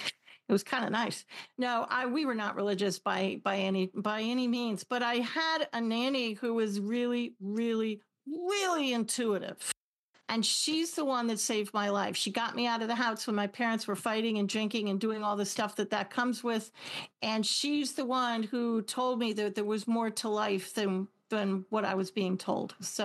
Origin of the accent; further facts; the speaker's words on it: New York City, New York, United States; I'm from New York City originally. I am not your girl. I will not forget.